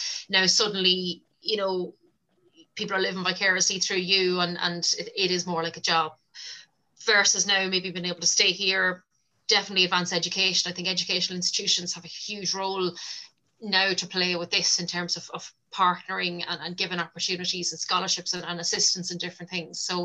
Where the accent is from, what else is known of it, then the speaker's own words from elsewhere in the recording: Leinster, Ireland; I mean, I'm from Louth. I hadn't seen a game of hurling before I came to college in Waterford.